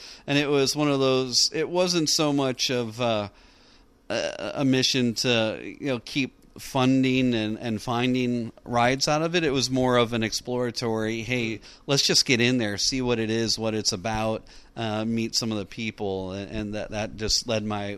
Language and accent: English; Chicago, Illinois, United States; I grew up in the Chicago area and would be up to Road America watching anything.